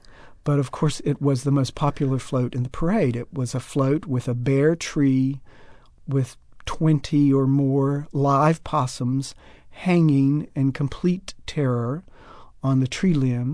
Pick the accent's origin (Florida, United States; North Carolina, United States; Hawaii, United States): North Carolina, United States; Kannapolis; He grew up in New York, Jewish. I grew up in Kannapolis, Methodist.